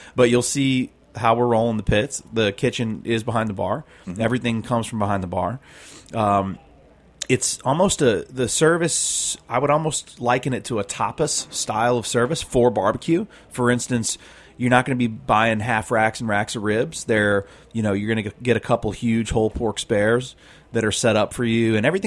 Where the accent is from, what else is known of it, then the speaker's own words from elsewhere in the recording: St. Louis, Missouri, United States; it's a mix of where I grew up in St. Louis doing ribs and working on that pig farm